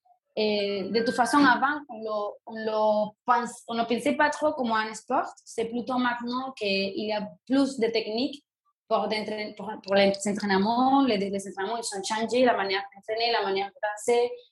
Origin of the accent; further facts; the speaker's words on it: Venezuela; French is a second language; now in France; je suis d'origine du Venezuela. Ça fait 12 ans et demi que j'habite en France.